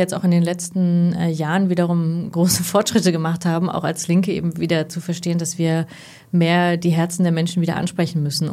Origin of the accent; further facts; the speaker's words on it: East Germany, Germany; born there; Also ich bin ja 89 geboren, sozusagen. Ich habe noch eine alte DDR-Geburtsurkunde, aber habe davon natürlich nichts richtig miterlebt. Aber die ersten Jahre, als wir noch in Sachsen gewohnt haben